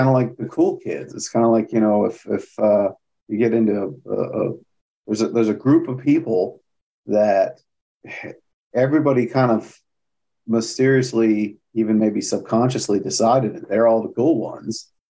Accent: Wisconsin, United States; I grew up in Wisconsin, and I was a skateboard punk kid.

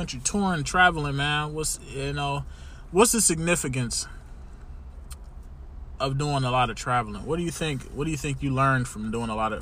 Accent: Detroit, Michigan, United States; I'm from Detroit, man.

